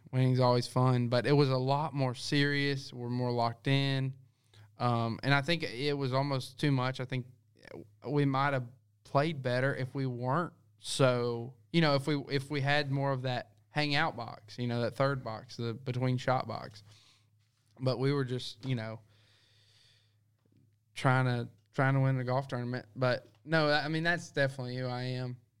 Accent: Crockett, United States; growing up in Crockett where, you know, you're not going to get great conditions all the time

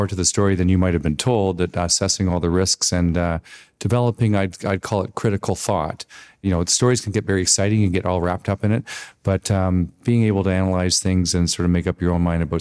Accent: Toronto, Ontario, Canada; also born or lived in Newfoundland and Labrador; now in British Columbia, Canada; I'm a Canadian. I've lived coast to coast. I was a Newfoundlander for 5 years. I grew up in Toronto. My family's from Alberta. I live in BC now.

